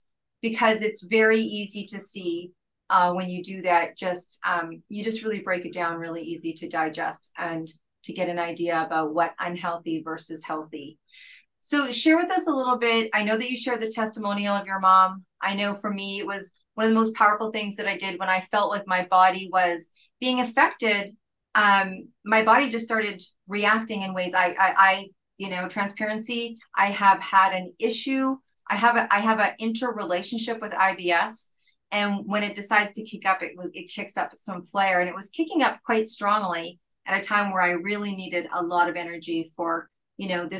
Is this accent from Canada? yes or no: yes; Canada; we're from Canada